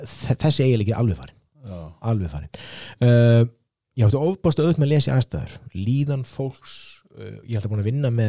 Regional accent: Reykjavík, Capital Region, Iceland; ég náttúrulega alinn upp í Breiðholti ég alinn upp á þú veist, hérna, verkamannafjölskyldu sem hafði ekki mikið með handana

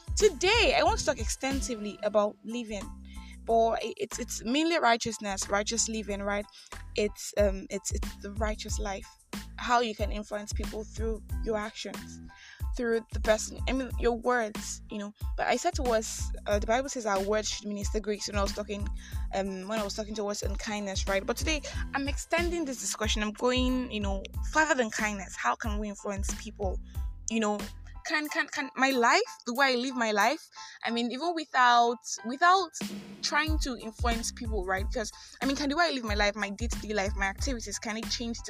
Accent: Nigeria; I am that Nigerian Christian alcoholic, because I mean, I'd say to people that I am Nigerian by birth.

